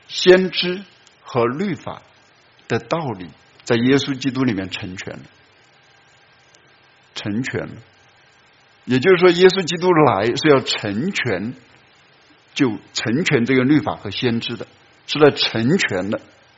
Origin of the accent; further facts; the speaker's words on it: China; 那我们中国人说滴水之恩当涌泉相报哈